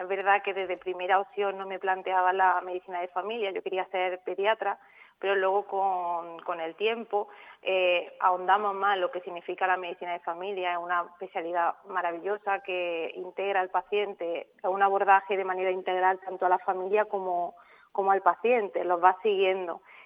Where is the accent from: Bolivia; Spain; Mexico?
Spain; Montemayor, Andalusia; como soy de aquí, de Montemayor, quería venirme ya para mi tierra.